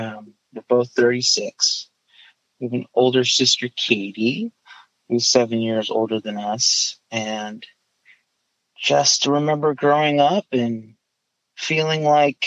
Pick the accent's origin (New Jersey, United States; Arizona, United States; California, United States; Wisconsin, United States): California, United States; Westminster; growing up in Westminster, California, with a twin brother, and we had that twin gimmick